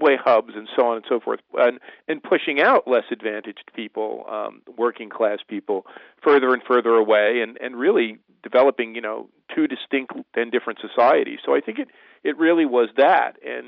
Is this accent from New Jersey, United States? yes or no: yes; Newark, New Jersey, United States; I grew up in New Jersey. I was born in Newark, and I grew up in New Jersey and witnessed the old urban crisis.